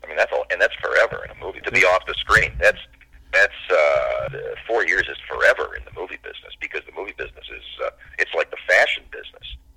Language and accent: English; Indiana, Pennsylvania, United States; growing up in Indiana, Pennsylvania, there's not a lot of stress.